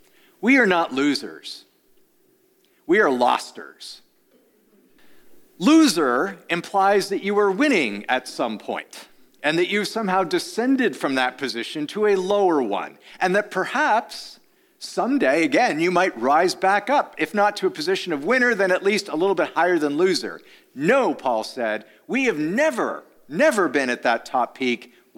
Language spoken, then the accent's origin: English; Canada; now in United States; I grew up in Canada, which is probably why I got sent back there. Even after 19 years of foreign mission service here in the United States of America.